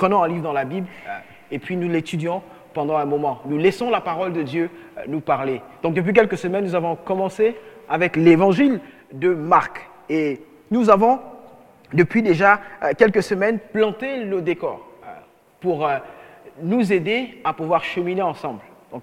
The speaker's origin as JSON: {"language": "French", "country": "Gabon", "said": "Mais bon, sauf que la salutation nationale chez nous au Gabon, ça a une connotation pas très bonne pour mes frères Swahili."}